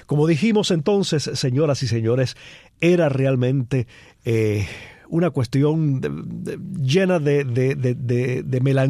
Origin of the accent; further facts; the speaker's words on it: Cuba; Soy un cubano del siglo XIX